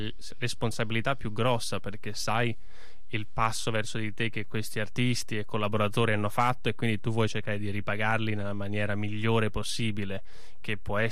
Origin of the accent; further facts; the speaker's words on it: Tavarnelle, Tuscany, Italy; perché oltre ad essere entrambi toscani, un po' irriverenti, ci siamo scoperti vicini di collina. Io sono di Tavarnelle